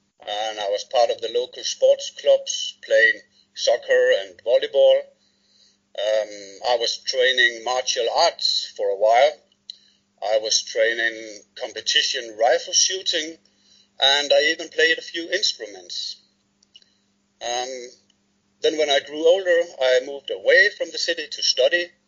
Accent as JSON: {"language": "English", "town": "Randers", "region": "Central Denmark Region", "country": "Denmark", "tie": "born or raised there", "said": "I was born and raised in a medium-sized city called Randers in the central part of the country. There I grew up in the suburbs in a nice and quiet neighborhood."}